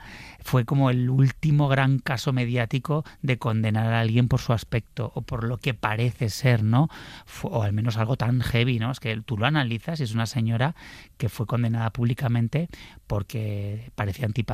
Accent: Pamplona, Navarre, Spain; now in Madrid, Spain; como yo vine desde Pamplona en el año 98, buscando un poco estudiar cine, pero también buscando un poco intentar encontrar quién era

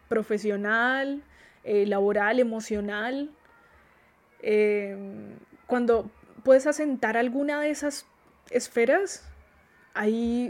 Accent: Colombia; Ya no tengo que andar demostrando que soy la colombiana

